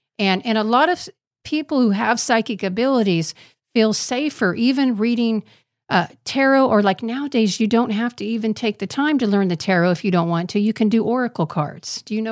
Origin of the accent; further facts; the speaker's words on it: Kansas, United States; I'm from the Bible Belt because I'm from Kansas